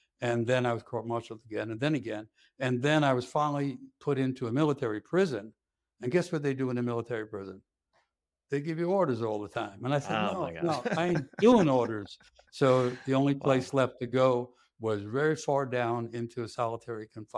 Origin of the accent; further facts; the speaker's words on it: New York, United States; I grew up in New York and in a more or less Irish-American community where everyone was in favor of the war.